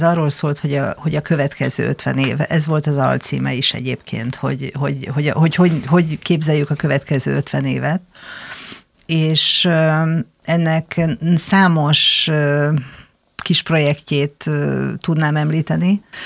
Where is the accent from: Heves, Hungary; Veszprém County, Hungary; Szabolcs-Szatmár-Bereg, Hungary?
Heves, Hungary; Eger; Alapvetően nekem gyerekkori élményem van, én egri vagyok